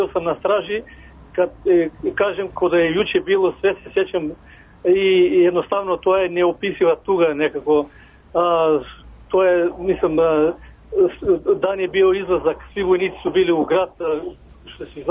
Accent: Kočani, Eastern, North Macedonia; Serbian is a second language; kod nas u Makedoniji, ja sam iz grad Kočani, grad poznat po Pirinča, po Riža

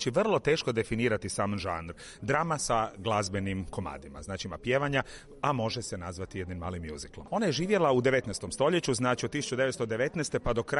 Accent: Rovinj, Istria County, Croatia; ja sam iz Rovinja, to je na 45 minuta

